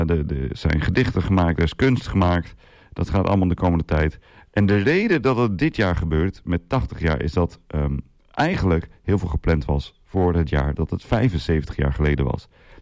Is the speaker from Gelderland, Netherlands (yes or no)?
no; Assen, Drenthe, Netherlands; now in Texel, Netherlands; Ik kom oorspronkelijk uit Assen, ik ben uiteindelijk op Texel terechtgekomen...